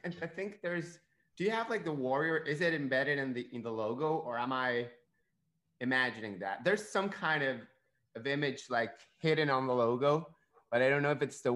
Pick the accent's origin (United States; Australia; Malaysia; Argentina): Argentina; And I'm from Argentina. Like, I know wine.